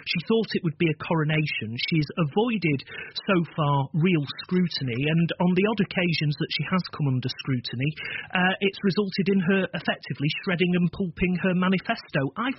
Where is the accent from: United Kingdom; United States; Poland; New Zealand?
United Kingdom; Manchester, North West England; But I also want to mention this. I'm a Mancunian.